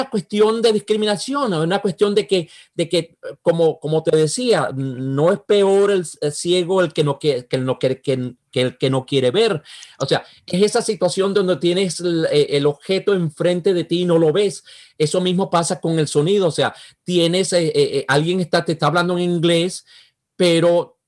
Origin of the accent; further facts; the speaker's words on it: Venezuela; Spanish is a second language; now in United States; mi acento, a pesar de haber tener tantos años aquí, tener 40 años en este país, wow, mi acento es bastante, bastante pesado